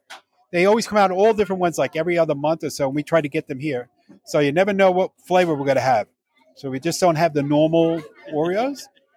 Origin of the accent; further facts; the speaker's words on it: New York, United States; accent: New York; They don't want to listen to my New York accent.